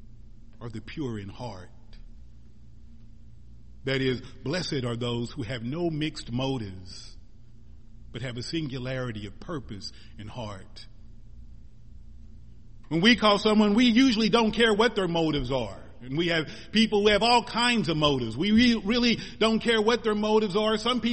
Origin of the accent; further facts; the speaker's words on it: Missouri, United States; I'm from Missouri, and everybody in Missouri is a Kansas City fan.